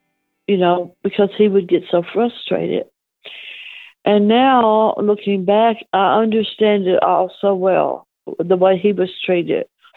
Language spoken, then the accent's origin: English; Nashville, Tennessee, United States; born there; I was born in Nashville. My mom was married to my dad, and then they split up.